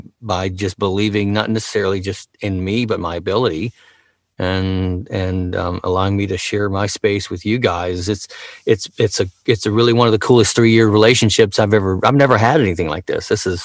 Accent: Alabama, United States; also born or lived in Starkville, Mississippi; Let me just start where I'm from. I was born in the South, Starkville, Mississippi. I was born in 1963, moved to Alabama. I grew up there mostly, just living out we lived out in the suburbs.

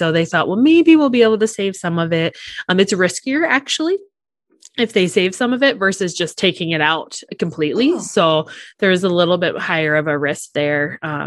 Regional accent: Illinois, United States; now in North Dakota, United States; You know, we live in North Dakota now. We're originally from Illinois, so we don't have family in the area.

